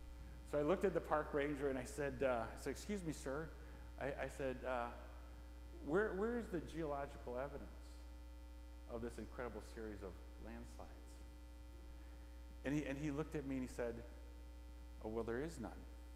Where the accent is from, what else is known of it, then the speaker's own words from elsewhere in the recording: Missouri, United States; we're from Missouri. And in Missouri, there's all kinds of flat bottom land where farmers farm.